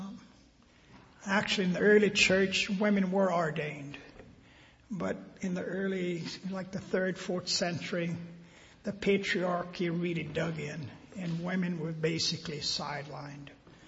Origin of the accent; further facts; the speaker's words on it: Louisiana, United States; I grew up in Louisiana years ago. You know, we went to segregated schools, public schools. I grew up in a little town where the schools were segregated.